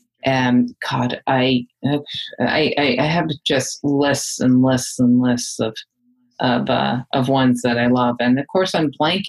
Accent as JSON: {"language": "English", "town": "Cambridge", "region": "Massachusetts", "country": "United States", "tie": "born or raised there", "said": "right around the corner from the street I grew up in Cambridge."}